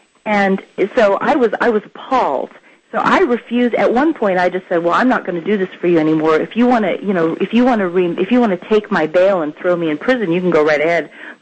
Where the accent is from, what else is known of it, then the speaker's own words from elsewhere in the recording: United States; I was very offended that as an American citizen who opposed the war, that I was being lampooned as somebody who was mentally unstable